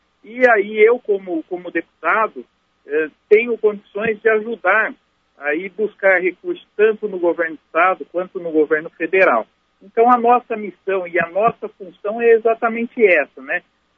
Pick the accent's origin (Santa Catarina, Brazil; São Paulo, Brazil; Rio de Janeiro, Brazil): São Paulo, Brazil; Campinas; born there; nós que moramos em Campinas, eu, por exemplo, que sou nascido em Campinas